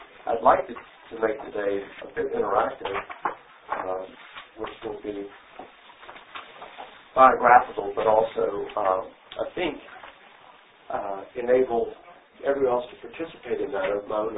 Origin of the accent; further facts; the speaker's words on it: Winston-Salem, North Carolina, United States; I was raised in Winston-Salem, and I was a church dropout.